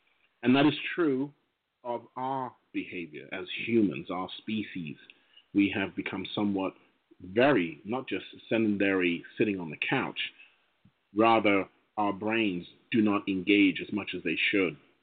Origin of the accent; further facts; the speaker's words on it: England, United Kingdom; now in United States; So as an English guy, born and raised, coming to America, finding out all the different cultures that are out here, more so, and having lived with them, I embrace that change.